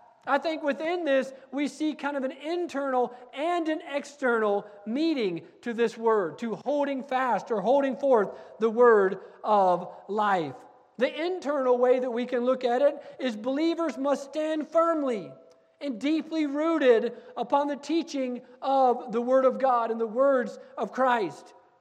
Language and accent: English; United States; I was a missionary kid growing up on the Navajo Indian Reservation, and by the time I'd spent a lot of my life there, I was completely done living as a missionary kid.